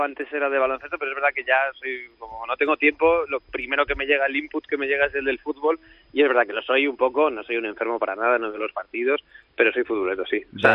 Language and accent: Spanish; Community of Madrid, Spain; yo soy madrileño y soy del Barça